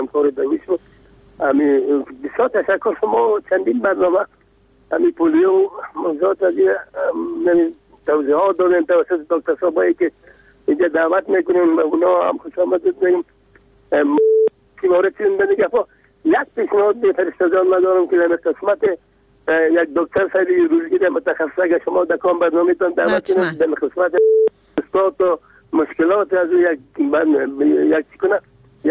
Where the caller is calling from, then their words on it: Kabul, Afghanistan; بله از کابل هستم،